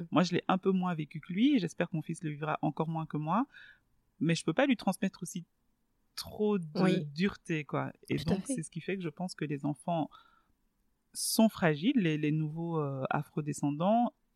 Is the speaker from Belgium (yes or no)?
yes; Belgium; j'ai 35 ans, je suis belge d'origine congolaise